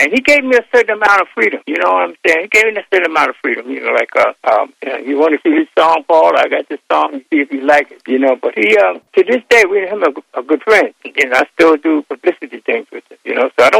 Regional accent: Philadelphia, Pennsylvania, United States; born there; I was born in Philadelphia

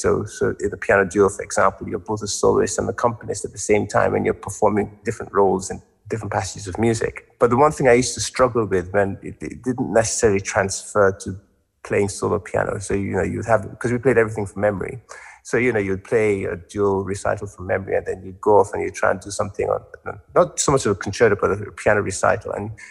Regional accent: Nigeria; growing up in Nigeria at the time

